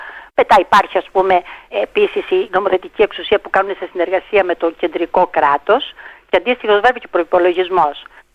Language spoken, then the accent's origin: Greek; Crete, Greece; moved away as an adult; now in Trieste, Italy; Είμαι από την Κρήτη.